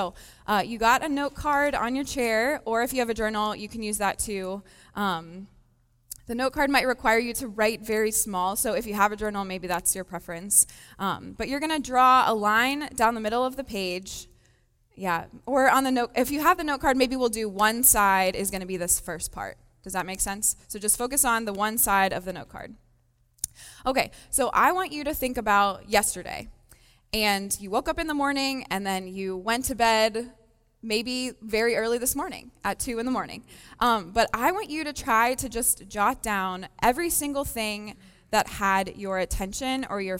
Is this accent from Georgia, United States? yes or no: no; Cincinnati, Ohio, United States; I'm on staff with H2O. A little bit about me really quick is I'm from Cincinnati, Ohio. I was born and raised a Buckeye.